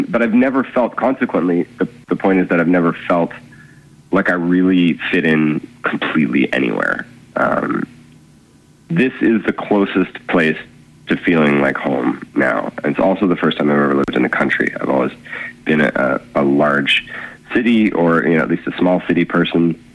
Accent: Winnipeg, Manitoba, Canada; also born or lived in Ontario; I've lived in a lot of different places, and I think that's been a wonderful thing and a bad thing. I grew up in Winnipeg and then in Ontario, and then I've been on the East Coast for a long time now, whether in here or in St. John's.

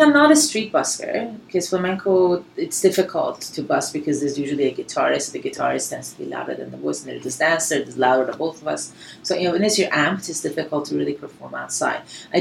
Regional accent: Iran; now in Canada; I'm from Iran, and I was there long enough to really remember the language and the culture.

